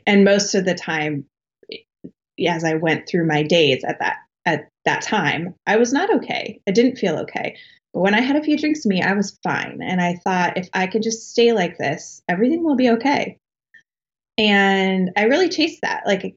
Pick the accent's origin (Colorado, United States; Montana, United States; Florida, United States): Colorado, United States; So I grew up in, I was born and raised in Colorado in a small town south of Denver. I lived there all through my life.